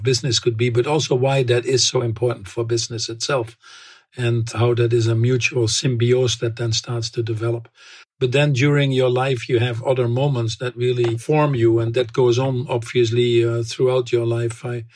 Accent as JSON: {"language": "English", "country": "Netherlands", "tie": "born or raised there", "second_language": "English", "said": "So I ended up going back to my hometown after a year, and then I wanted to become a doctor. I think it was driven by that same desire to help others. In Holland, there's a lottery system."}